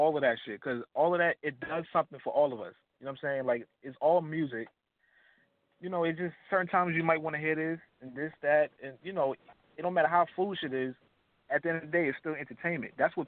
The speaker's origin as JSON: {"language": "English", "region": "California", "country": "United States", "said": "I had a Raiders jacket. I had a Raiders Scully. Yeah, I was from Cali."}